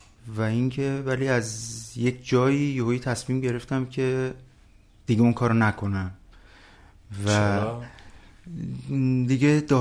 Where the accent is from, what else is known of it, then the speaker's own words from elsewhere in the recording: Tehran, Tehran Province, Iran; born there; من متولد 56م مرداد 56 توی تهران به دنیا اومدم. از یک پدر مادر، پدر خوزستانی و مادر متولد تهران.